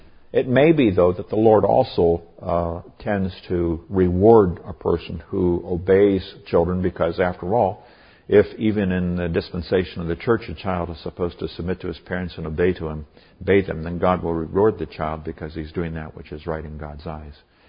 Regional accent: Nigeria; I came from Nigeria. My parents grew up. They were missionaries there.

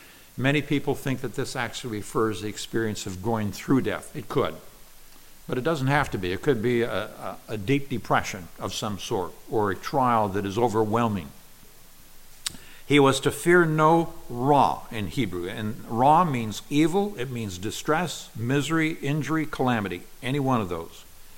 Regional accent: Nigeria; I grew up in Nigeria, West Africa.

